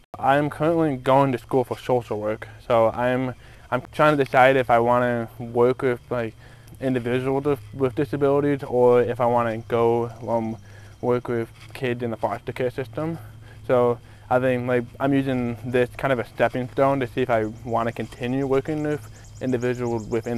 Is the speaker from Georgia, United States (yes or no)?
no; Manchester, Iowa, United States; I'm from Manchester, Iowa.